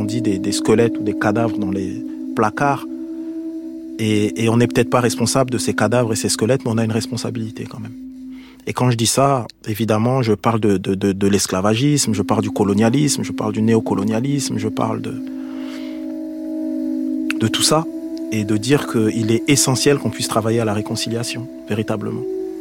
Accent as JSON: {"language": "French", "town": "Strasbourg", "region": "Grand Est", "country": "France", "tie": "born or raised there", "also_born_or_lived": "Paris", "said": "Mes parents sont originaires du Congo-Brazzaville. Moi, je suis né à Paris, dans le 14e arrondissement, mais j'ai grandi à Strasbourg, en Alsace."}